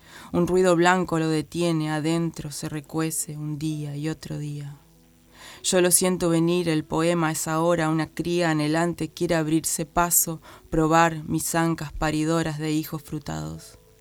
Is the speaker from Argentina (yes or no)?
yes; Argentina; Como argentinos